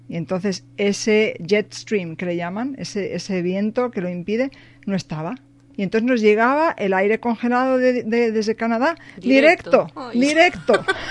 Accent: Madrid, Community of Madrid, Spain; Yo de donde vengo, de Madrid, en España, le llaman el veranillo de San Miguel

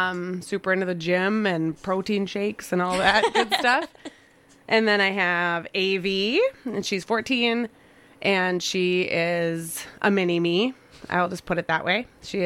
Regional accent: Pine Island, United States; We grew up in Pine Island, but both of those two moved over here so we could all kind of be closer together.

